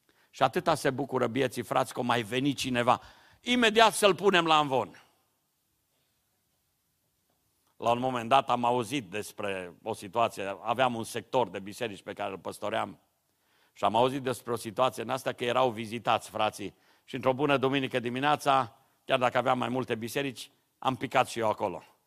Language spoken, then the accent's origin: Romanian; Romania; Acum eu vin din România, nu știu dacă la dumneavoastră se întâmplă asta. Avem biserici mai mici în țară.